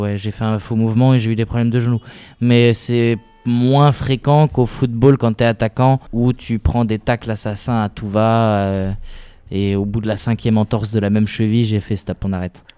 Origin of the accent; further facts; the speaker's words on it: Grand Est, France; parce que je suis Lorrain